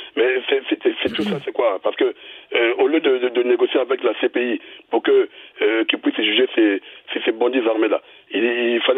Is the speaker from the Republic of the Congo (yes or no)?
yes; Republic of the Congo; Moi, je suis du Congo-Brazzaville.